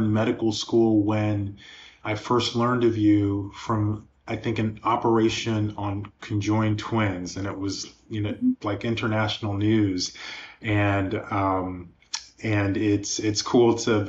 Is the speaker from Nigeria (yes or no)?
yes; Nigeria; So I remember growing up in Nigeria, like the house that we lived in.